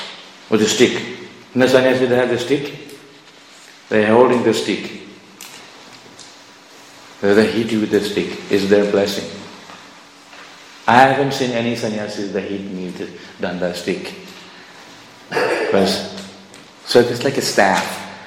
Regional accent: Mayapur, West Bengal, India; English is a second language; In Mayapur, I grew up in Mayapur, you know, there are rainy season

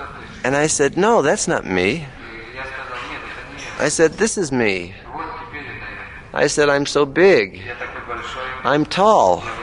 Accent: United States; Now, I am from America originally. And whenever I visit my mother, she always does the same thing.

